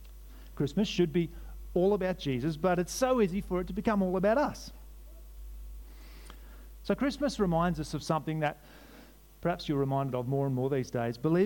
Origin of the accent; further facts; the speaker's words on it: New South Wales, Australia; I grew up in New South Wales in the country. I became a Christian there through my mum and dad's witness.